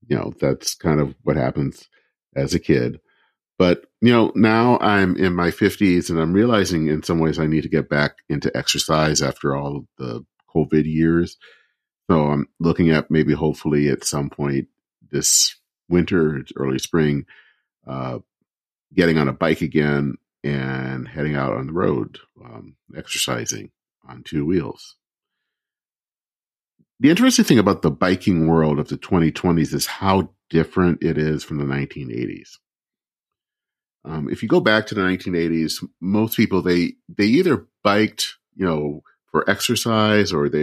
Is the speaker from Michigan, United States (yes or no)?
yes; Flint, Michigan, United States; And I remember biking as far as the huge Buick City complex back in my hometown of Flint, Michigan.